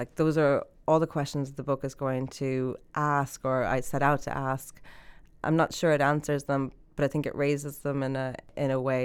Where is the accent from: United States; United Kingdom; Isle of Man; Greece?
United States; moved away as an adult; now in Ireland; So, yeah, I moved around a lot growing up. I'm American. I was born and raised there. And I've lived in Ireland since 2000. I'm married to an Irish man.